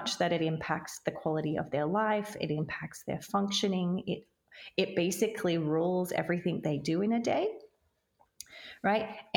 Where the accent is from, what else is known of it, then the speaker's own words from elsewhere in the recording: Australia; now in United States; I'm Australian. I live in America.